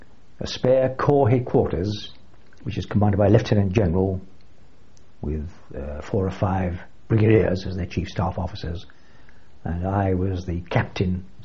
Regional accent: India; born or raised there; also born or lived in Colchester, United Kingdom

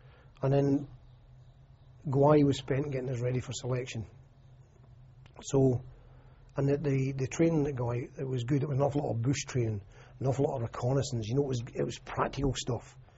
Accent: United Kingdom; I'm from Great Britain, sir.

